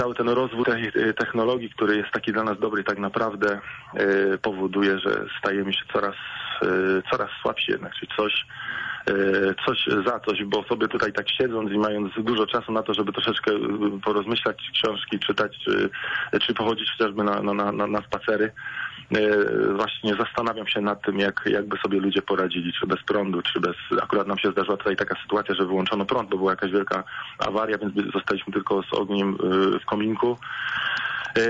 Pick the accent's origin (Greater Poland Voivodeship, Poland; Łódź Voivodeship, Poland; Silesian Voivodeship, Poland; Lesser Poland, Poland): Greater Poland Voivodeship, Poland; Pleszew; w Pleszewie. To jest moje rodzinne miasto, można powiedzieć.